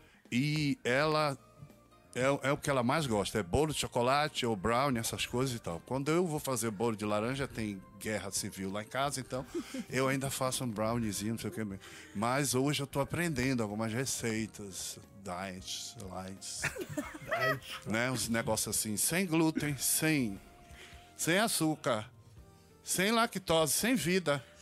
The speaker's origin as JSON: {"language": "Portuguese", "region": "Northeast Region", "country": "Brazil", "said": "eu sou nordestino roxo. Não eu amo o Brasil, mas assim, eu sou nordestino roxo e a gente é ensinado a amar cada torrão da nossa terra."}